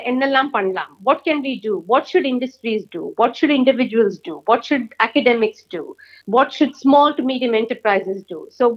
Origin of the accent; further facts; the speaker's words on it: Mumbai, Maharashtra, India; moved away as an adult; also born or lived in Pune / Canada; now in Melbourne, Australia; நான் வந்து பாம்பேல, ஆக்சுவலி பூனால பிறந்தேன். மோஸ்ட் ஆஃப் மை லைஃப், என்னோட எஜுகேஷன் எல்லாம் பாம்பேல தான் ஆச்சு. என்னோட மாஸ்டர்ஸ் டிகிரிக்கு வேண்டி நான் கனடாக்கு போனேன். அங்கேருந்து மாஸ்டர்ஸ் இன் ஆர்கிடெக்சர் பண்ணிட்டு மெல்பர்னுக்கு வந்தேன்.